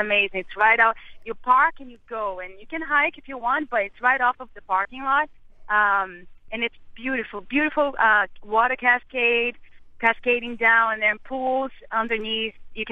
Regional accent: Brazil; English is a second language; also born or lived in Hawaii; now in Massachusetts, United States; since my husband and I moved from Hawaii, we're both from Brazil, but we moved to Hawaii and came back to Massachusetts after 20 months.

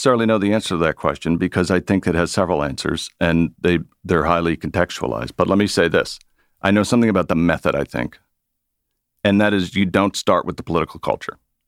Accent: Cape Cod, Massachusetts, United States; Yeah, because I'm from Cape Cod.

